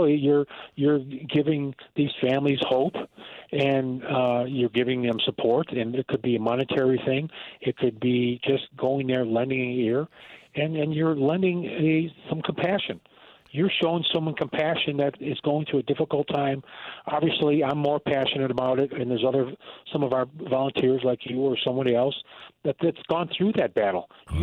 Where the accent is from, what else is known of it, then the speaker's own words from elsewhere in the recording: Buffalo, New York, United States; As you know, I'm from Buffalo, New York. I know we got a Buffalo connection with Van Miller and those people.